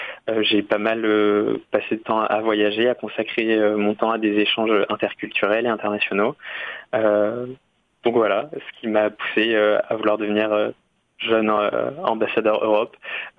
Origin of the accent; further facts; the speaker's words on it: Saint-Denis-des-Murs, Nouvelle-Aquitaine, France; je suis originaire de la commune de Saint-Denis-des-Murs. Et donc, je suis un peu un pur produit du Limousin. J'ai passé toute mon enfance à Saint-Denis-des-Murs.